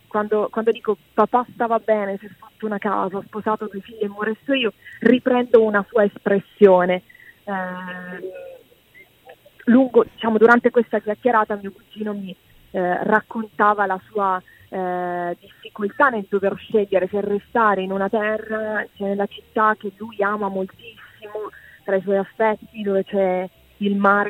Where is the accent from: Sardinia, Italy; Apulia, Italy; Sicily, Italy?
Apulia, Italy; Taranto; Io sono di un paese della provincia di Taranto, mm-hmm. sono cresciuta a Taranto e lì che ho frequentato, insomma, cioè, il conservatorio